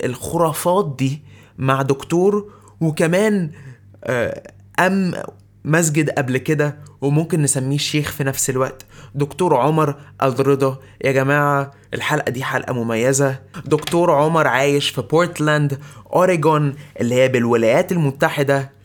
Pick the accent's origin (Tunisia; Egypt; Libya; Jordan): Libya; مش هقول في لبنان وسوريا، عندنا في ليبيا وان جنرال